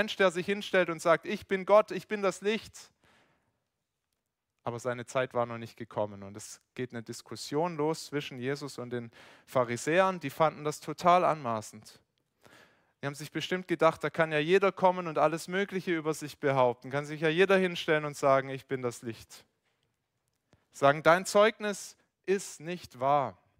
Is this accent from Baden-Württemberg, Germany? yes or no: yes; St. Johann Bleichstetten, Baden-Württemberg, Germany; von meiner Heimat erzählt, diesem schönen Dorf St. Johann Bleichstetten auf der Schwäbischen Alb.